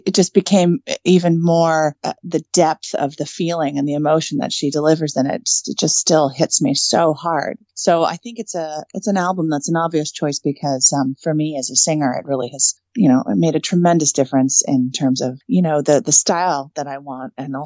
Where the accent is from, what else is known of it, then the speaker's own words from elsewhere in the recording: New York City, New York, United States; I was living in New York City at the time, which I love New York. It's my hometown, but it's a sort of dog eat dog kind of music scene.